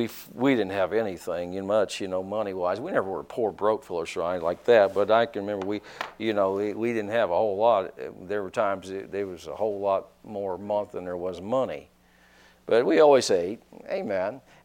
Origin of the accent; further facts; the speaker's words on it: Newburgh, Indiana, United States; When I moved here, I found out the east siders and the west siders had a thing going with one another. I was from Newburgh. I didn't care.